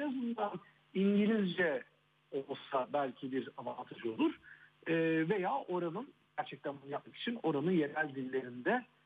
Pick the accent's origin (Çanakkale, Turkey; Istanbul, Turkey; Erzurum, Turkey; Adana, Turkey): Adana, Turkey; Ben Adanalıyım, o yüzden çok fazla Adana.